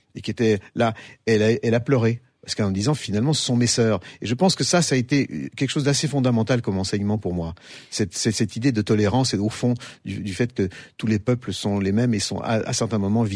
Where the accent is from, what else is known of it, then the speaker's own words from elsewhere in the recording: Lyon, Auvergne-Rhône-Alpes, France; en tant que Lyonnais, je ne peux que souscrire